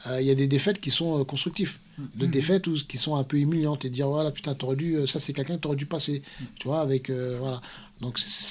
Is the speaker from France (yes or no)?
yes; Noisy-le-Grand, Île-de-France, France; parce que nous, on vient de Noisy-le-Grand, donc nous vient de Noisy-le-Grand. Moi, j'ai commencé la boxe à Noisy-le-Grand